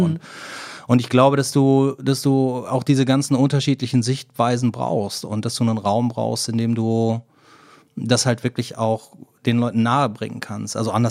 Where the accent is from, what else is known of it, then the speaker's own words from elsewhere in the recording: Cologne, North Rhine-Westphalia, Germany; born there; now in Hamburg, Germany; ich bin kein Hamburger, ich bin gebürtiger Kölner, aber ich bin jetzt seit 98, lebe ich mit meiner Familie hier in Hamburg.